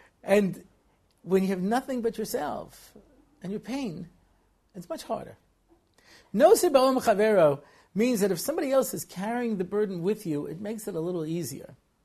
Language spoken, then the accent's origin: English; Israel; now in United States; You know, I was from Eretz Yisrael and I came to America.